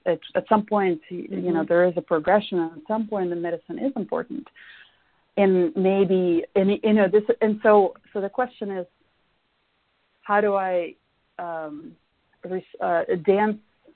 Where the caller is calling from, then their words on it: San Jose, California, United States; I'm calling from San Jose, California.